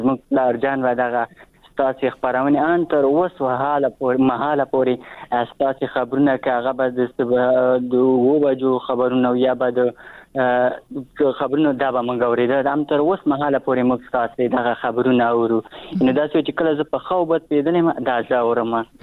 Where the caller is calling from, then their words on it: Achin, Nangarhar, Afghanistan; در سره تماس کیم د ننګرهار ولایت اچینو لسوالینه